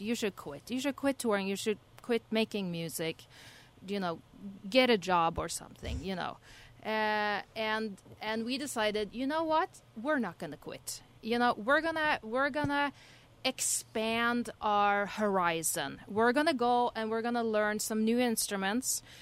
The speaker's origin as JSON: {"language": "English", "country": "Norway", "second_language": "English", "said": "I'm from Norway."}